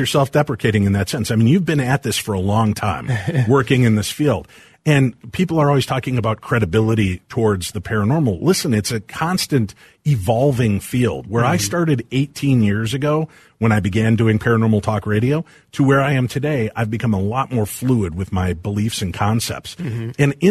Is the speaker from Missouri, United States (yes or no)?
no; Medina, Illinois, United States; I grew up in Medina, Illinois. Mm-hmm. Very nice white bread city, right?